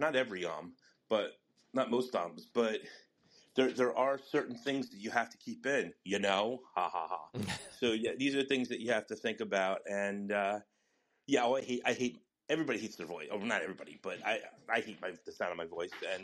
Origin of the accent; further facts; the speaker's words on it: Northeast, United States; instead of a Southern twang, I know I'm from the Northeast, that's for sure, with my, my voice.